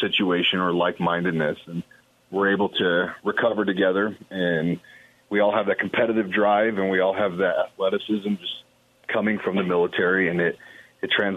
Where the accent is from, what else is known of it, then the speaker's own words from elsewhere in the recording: Denver, Colorado, United States; Oh, yeah. Yeah, born and raised in Colorado. Only time I spent away from home was my time in the Marine Corps.